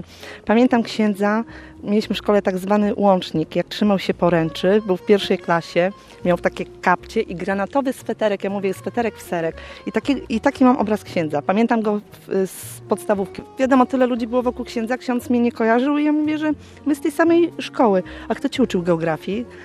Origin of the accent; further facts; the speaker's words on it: Sopot, Pomeranian Voivodeship, Poland; bo ja jestem z Sopotu. Chodziłam do tej samej podstawówki